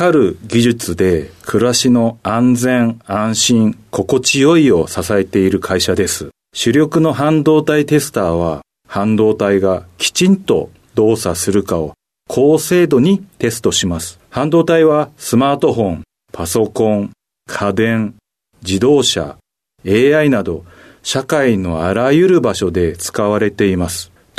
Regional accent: Ota, Gunma, Japan; 群馬県太田市というところです。

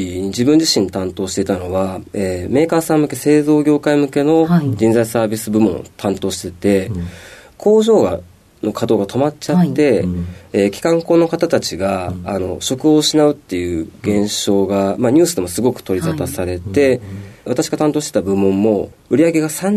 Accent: Chiba, Japan; 千葉県です。

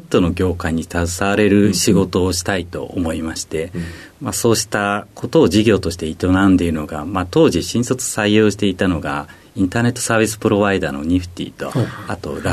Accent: Sakai, Osaka, Japan; also born or lived in West Germany; 出身は大阪府堺市になります。

